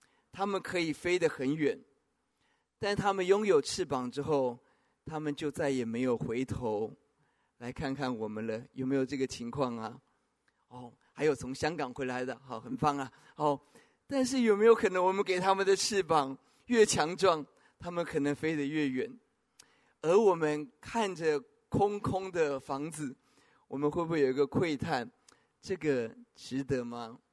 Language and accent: Chinese; Taoyuan, Taiwan; 我自己的经历，我在桃园一个小城市长大